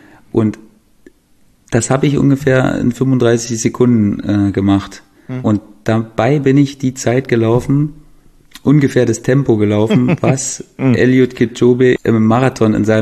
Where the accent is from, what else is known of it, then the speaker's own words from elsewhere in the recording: Brandenburg, Germany; Niederlausitz, meine Heimat.